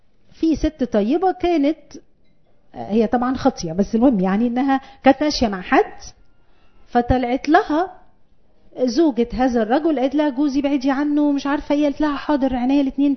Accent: Egypt; إحنا كمصريين عندنا حيلة نفسية لذيذة قوي اسمها نتريق.

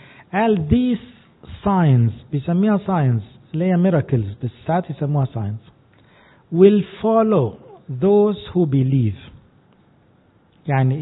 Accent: Egypt; ما احناش كمصريين متعودين ننزل الشارع،

